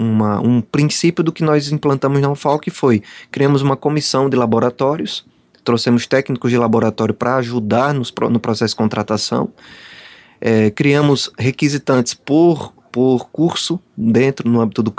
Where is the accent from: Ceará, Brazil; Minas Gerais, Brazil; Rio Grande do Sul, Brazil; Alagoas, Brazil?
Alagoas, Brazil; Peleve; Eu sou do interior mesmo de Alagoas, eu sou de um povoado, né, chamado Peleve, que muita gente conhece. E eu fui agricultor, trabalhei na agricultura com os meus pais, na fumicultura, dos 12 aos 17 anos.